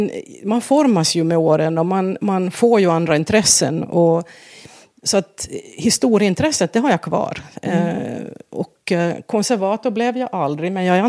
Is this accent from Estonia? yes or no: no; Vaasa, Ostrobothnia, Finland; accent: Ostrobothnian; Då hamnar vi i Vasa i Finland, ja. Där jag växte upp, och det här är ju ett av de områdena i Finland som är tvåspråkiga, så att jag växer upp i en svensk familj, eller svensktalande familj heter det. Jag går också svensk skola hela min skoltid.